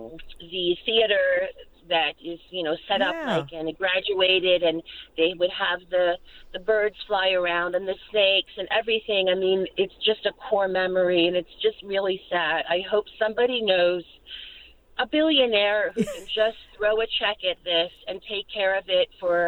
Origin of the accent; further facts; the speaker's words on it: Abington, Pennsylvania, United States; And, of course, growing up in Abington, we all went to the Academy for field trips